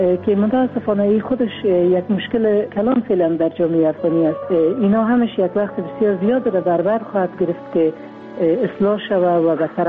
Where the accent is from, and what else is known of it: Afghanistan